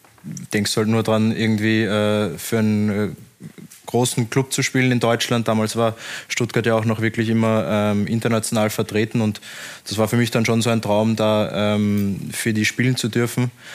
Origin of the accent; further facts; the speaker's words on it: Vienna, Austria; ich bin in Wien groß geworden, habe mit 6 Jahren angefangen und dann bis 16 bei der Austria gespielt.